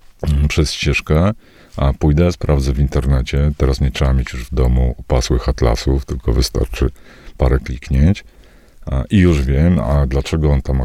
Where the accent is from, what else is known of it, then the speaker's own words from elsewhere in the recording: Podlaskie Voivodeship, Poland; born there; ja się urodziłem w specyficznym miejscu. To taki mały instytut zagubiony gdzieś wśród mokradeł biebrzańskich.